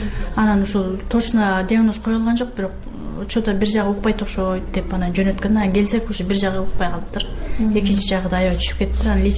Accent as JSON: {"language": "Kyrgyz", "town": "Toktogul", "region": "Jalal-Abad Region", "country": "Kyrgyzstan", "said": "Анан биринчи жылы доктурга барып көрсөтсөк, Токтогулдан келдик биз."}